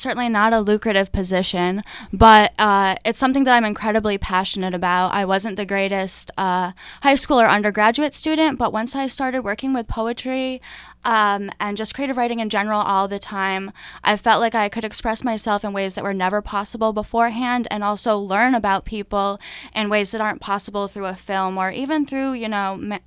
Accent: Syracuse, New York, United States; also born or lived in Clarksville, Tennessee; now in North Carolina, United States; Yeah, I grew up in Syracuse, New York. Hated it. Gray, snowy, 1 degrees today, so I'll take the 33.

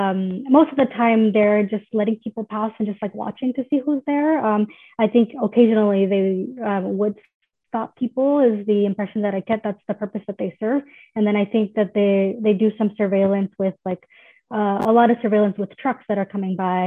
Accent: California, United States; Like I know growing up in the Central Valley, we were very much aware of higher asthma rates among children.

